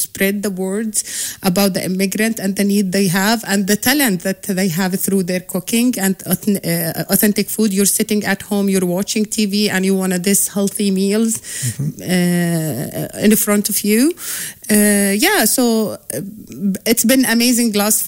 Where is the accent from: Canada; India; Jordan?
Jordan; moved away as an adult; now in Spokane, United States; I'm originally from Jordan. I moved to Spokane 2013.